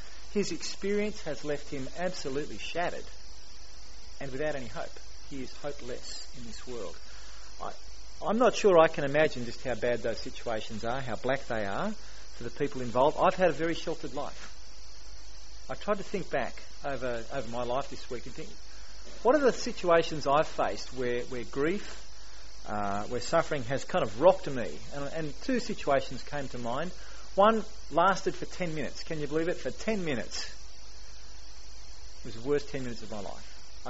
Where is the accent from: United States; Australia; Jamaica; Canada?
Australia; I think as Australian people, mourning is something that we don't do.